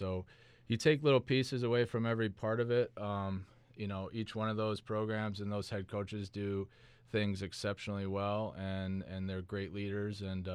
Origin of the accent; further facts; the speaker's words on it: Michigan, United States; Well, I'm from Michigan originally, so my parents still live in northern Michigan.